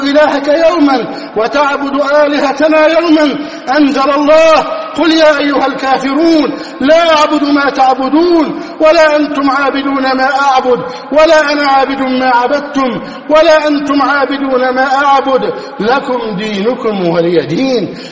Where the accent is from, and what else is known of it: Egypt